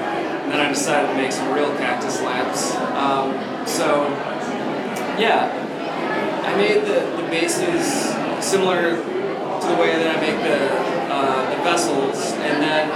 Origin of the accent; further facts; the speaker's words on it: Kalamazoo, Michigan, United States; Kalamazoo, Michigan.